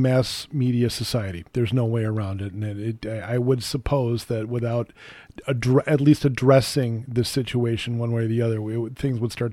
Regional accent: Minnesota, United States; And growing up in Minnesota, I guess part of that too, because we just didn't.

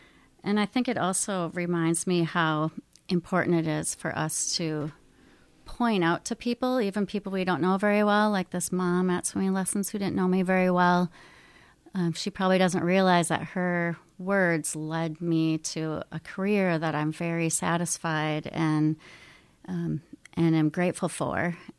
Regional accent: Northfield, United States; I grew up in the Northfield area. I'm an alum of Northfield High School, class of 1993, and I loved high school.

